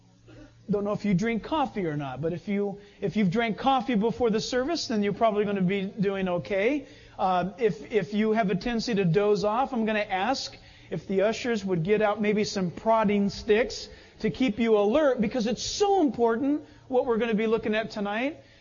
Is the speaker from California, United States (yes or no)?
yes; San Diego, California, United States; also born or lived in Orange County; growing up in San Diego and then moving up into Orange County